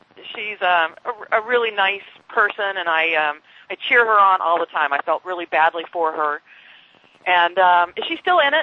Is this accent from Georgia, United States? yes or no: no; Colorado, United States; Because we grew up in Colorado, but we were forced by my parents to be Nebraska fans.